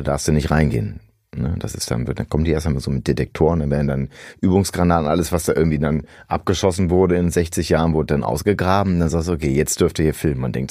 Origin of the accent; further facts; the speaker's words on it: Germany; also als Deutscher finde ich das schon ein bisschen, ich weiß auch nicht, ne?